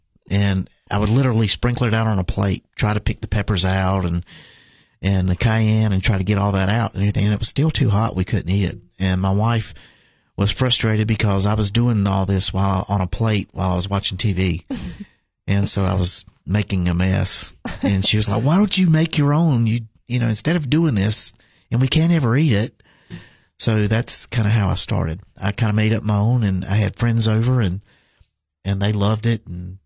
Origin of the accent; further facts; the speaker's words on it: North Carolina, United States; Yeah, we grew up in North Carolina.